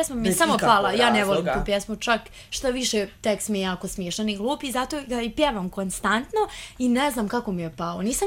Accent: Pančevo, Vojvodina, Serbia; Kažem, pa nisam ja odavde, ja sam iz Pančeva.

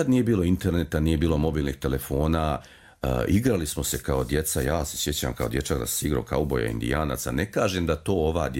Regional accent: Kraljevo, Šumadija and Western Serbia, Serbia; also born or lived in Subotica; now in Banja Luka, Bosnia and Herzegovina; rođen sam u Subotici, otac mi je bio vojno lice, odrastao sam u Kraljevu, u jednom finom, pitomom, šumadijskom gradu. Tu sam završio osnovnu i srednju školu, pošto mi je majka iz jednog sela ovdje u okolini Banja Luke.

